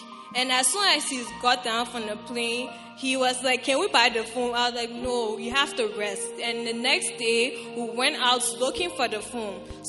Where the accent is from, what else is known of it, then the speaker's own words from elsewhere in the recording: Liberia; I came from Liberia and he already paid my tuition and my hostel fees.